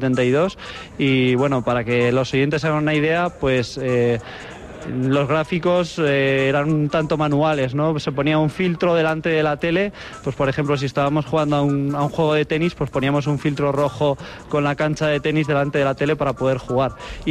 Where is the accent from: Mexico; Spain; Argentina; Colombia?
Spain; Zaragoza, Aragon; somos aragoneses, somos gente de Zaragoza, y se funda aquí